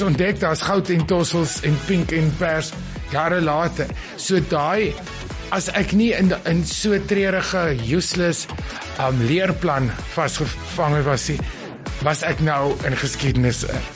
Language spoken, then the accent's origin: Afrikaans; Riebeek Kasteel, Western Cape, South Africa; also born or lived in Grahamstown; Dis hoekom ek in Graamsstad gebore is. En daarna, toe my verstand ingeklik het, ek het ek boek geskryf oor my kinderjare en dit begin in die sandpit op Riebeek Kasteel.